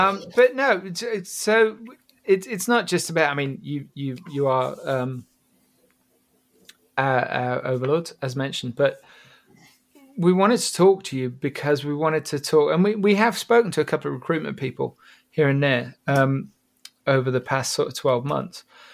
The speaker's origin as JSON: {"language": "English", "country": "Ireland", "said": "But I'm Irish."}